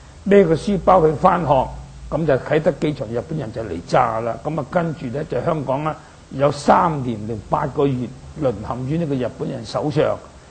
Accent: Dongguan, Guangdong, China; 我哋鄉下就好多魚塘嘅，咁我本身我係東莞人，咁東莞就好多魚塘嘅，條條村都有魚塘嘅。

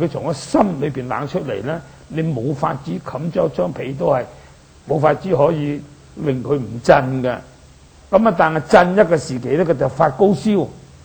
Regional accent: Dongguan, Guangdong, China; 我哋鄉下就好多魚塘嘅，咁我本身我係東莞人，咁東莞就好多魚塘嘅，條條村都有魚塘嘅。

